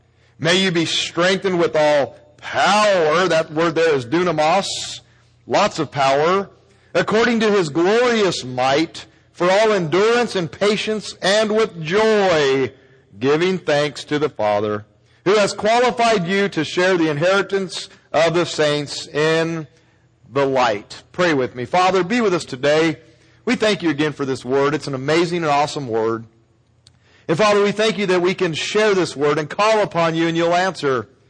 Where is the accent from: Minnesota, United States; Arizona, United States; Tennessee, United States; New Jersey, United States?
Arizona, United States; accent: Arizona; And I like to use my accent, my Arizona native accent, as I use words here to make points.